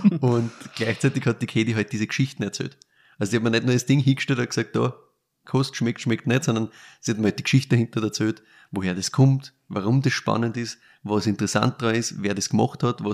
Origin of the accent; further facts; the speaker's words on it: Laa an der Thaya, Lower Austria, Austria; Also ich komme selbst aus dem Weinviertel, komme aus Landerteier, das ist da ganz im Norden quasi, in der Nähe von Bolsdorf. Gleichzeitig ist es zwar Weinviertel, aber es ist eigentlich eine Brauereistadt.